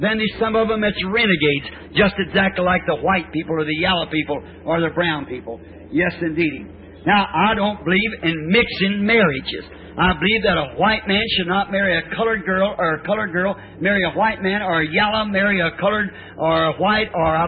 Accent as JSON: {"language": "English", "region": "the South", "country": "United States", "said": "I'm a Southerner. I was born across the river yonder, but I'm like Abraham Lincoln."}